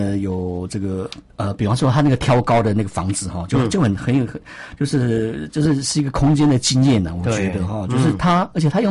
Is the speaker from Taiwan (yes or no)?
yes; Hualien County, Taiwan; 以前我们小时候在那个坐金马号回花莲